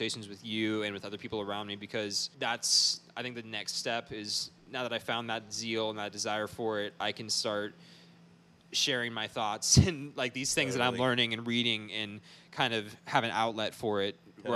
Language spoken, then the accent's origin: English; Hungary; I grew up in Hungary, in Europe, as missionaries. My parents started a church over there. We were there for 8 years in total.